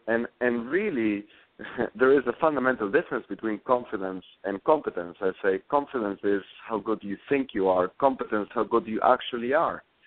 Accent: Argentina; also born or lived in South America; I grew up mostly in Argentina and spent a lot of time in South America

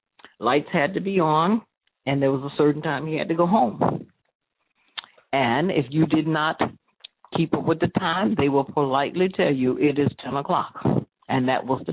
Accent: South Carolina, United States; Because I'm from South Carolina, it's dark, dark, dark.

